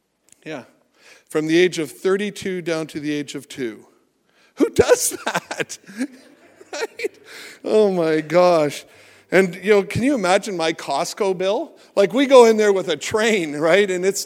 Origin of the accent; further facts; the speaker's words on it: Oshawa, Ontario, Canada; also born or lived in Sarnia; I'm from Oshawa, Ontario. Although I was born in Sarnia, Ontario.